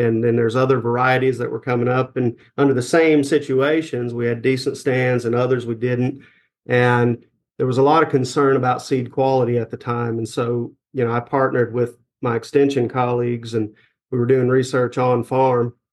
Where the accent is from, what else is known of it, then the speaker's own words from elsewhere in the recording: Arkansas, United States; now in Tifton, United States; Yeah, so I'm actually originally from Arkansas, and my bachelor's and master's was in biology